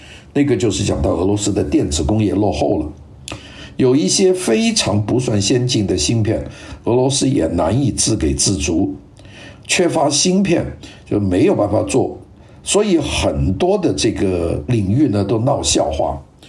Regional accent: China; 我们中国人讲的轻舟已过万重山

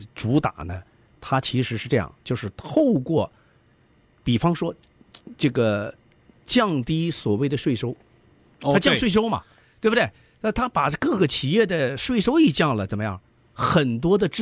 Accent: China; 如果用我们从来自中国大陆的人的想法去分析啊

